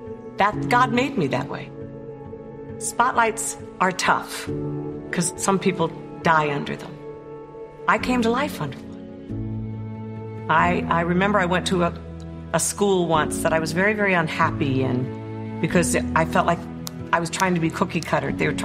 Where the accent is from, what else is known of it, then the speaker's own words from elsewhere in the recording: Maryland, United States; also born or lived in Paris, France; I was born in Paris, France, but I grew up in Maryland.